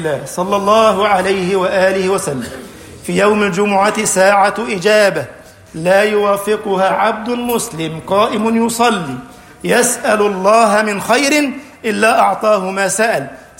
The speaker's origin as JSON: {"language": "Arabic", "country": "Egypt", "said": "اللهم اجعل بلدنا مصر أمنا أمانا، سخاء رخاء"}